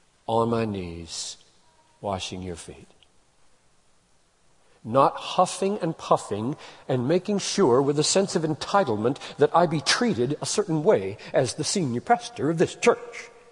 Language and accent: English; United States; can stop feeling a sense of entitlement, first as a human, second as an American, third as a husband